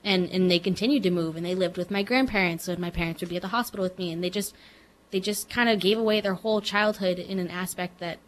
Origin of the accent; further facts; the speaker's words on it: Michigan, United States; born there; So, like I said, I was born in Michigan, and they kind of had to just pack up everything they owned.